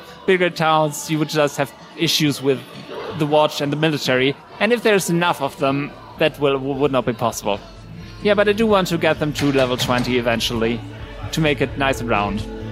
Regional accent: Germany; And I'm from Germany.

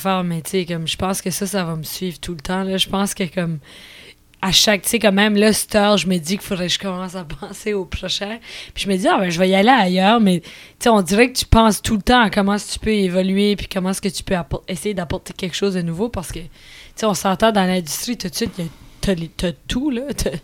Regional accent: Acadia, Canada; on est Acadien, on est ici puis on est là pour rester.

